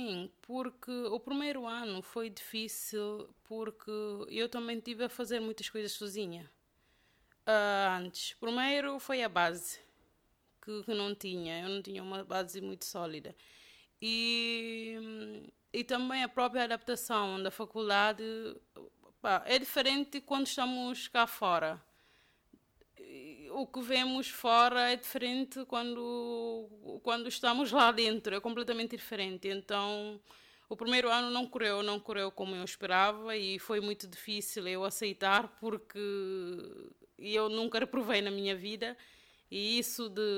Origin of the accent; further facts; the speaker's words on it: Bissau, Guinea-Bissau; moved away as an adult; now in Porto, Portugal; etnia Mancanha, os meus pais são mancanhas e o meu pai é de Bula e a minha mãe é de Kó, mas nasceu em Ilondé. Eu nasci e cresci em Bissau.